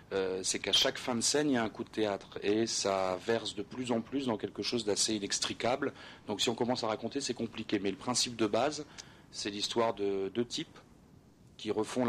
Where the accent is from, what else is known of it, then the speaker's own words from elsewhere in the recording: Cayeux-sur-Mer, Hauts-de-France, France; also born or lived in Paris / Amiens; on a habité sur Paris très longtemps, sur Amiens aussi, mais moi, je suis de la baie de Somme, je suis de Cailleux, et en fait, on est revenu ici